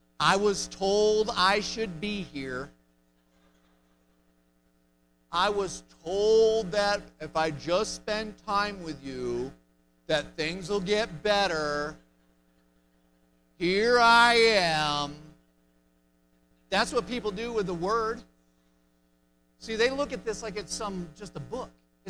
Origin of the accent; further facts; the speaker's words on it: United States; because I'm American, and I eat pizza and cheeseburgers and bacon.